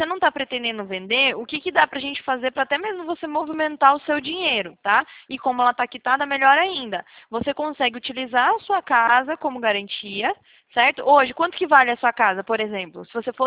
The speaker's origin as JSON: {"language": "Portuguese", "town": "Salvador", "region": "Bahia", "country": "Brazil", "tie": "born or raised there", "also_born_or_lived": "Itabuna", "lives_now": "São Paulo, Brazil", "said": "Agora eu tô aqui em São Paulo, né? Mas eu morava, na verdade, eu cresci, sabe? Eu cresci em Salvador, né? Lá no, no, na capital mesmo. Isso. Isso. Morava bem pertinho da praia também. Mas depois eu fui pro interior."}